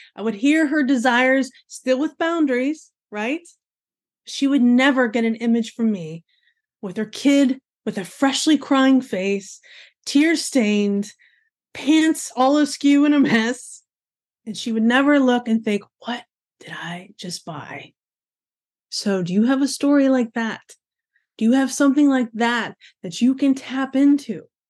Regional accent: Midwest, United States; I don't know the correct way to say New Orleans. I'm like from the Midwest.

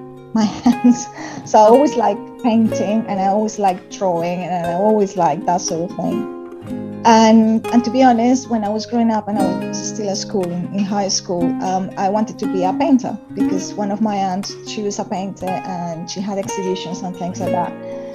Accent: Bogotá, Colombia; also born or lived in Costa Rica; Okay, so I grew up in Colombia, in South America. I was born actually in Costa Rica, in Central America, but okay. My parents are both Colombian.

